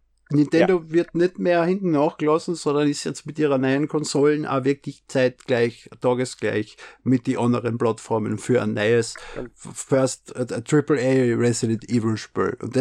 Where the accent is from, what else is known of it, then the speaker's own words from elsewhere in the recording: Austria; Ich bin Österreicher. Ich darf sowieso sagen, was ich will.